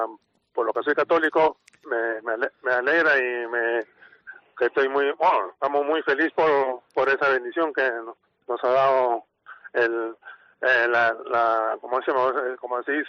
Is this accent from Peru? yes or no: yes; Peru; lo seguimos celebrando como buenos peruanos